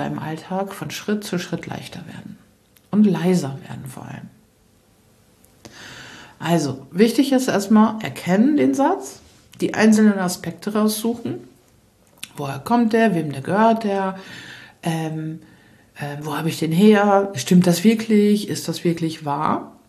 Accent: Lower Saxony, Germany; ich komme aus Ostfriesland

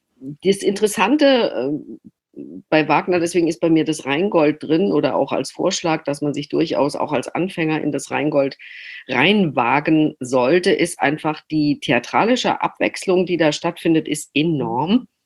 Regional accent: Freiburg, Baden-Württemberg, Germany; In meiner Heimatstadt Freiburg

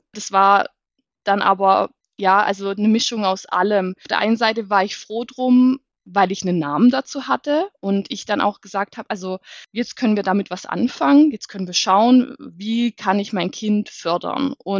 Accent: Baden-Württemberg, Germany; ich bin 38 Jahre alt. Ich komme aus der Nähe von Heilbronn.

